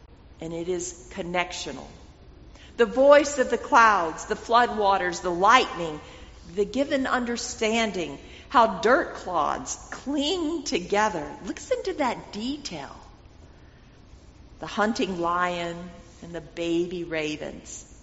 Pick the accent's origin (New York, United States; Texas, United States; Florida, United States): Texas, United States; Growing up in West Texas, I knew what a whirlwind is.